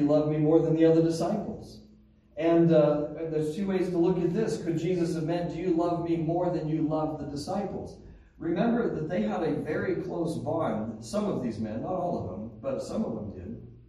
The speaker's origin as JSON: {"language": "English", "town": "Cody", "region": "Wyoming", "country": "United States", "tie": "born or raised there", "said": "You know, I grew up in Wyoming, and I'm sure it's the same here, where hunting has such a major hold on people."}